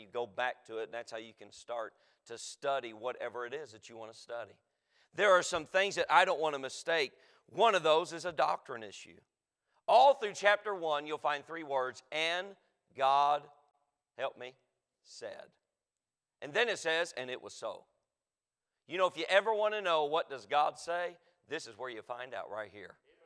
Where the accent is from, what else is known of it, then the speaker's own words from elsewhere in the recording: North Carolina, United States; I'm from the South, and I'm happy to be from North Carolina. We fry everything, like everything.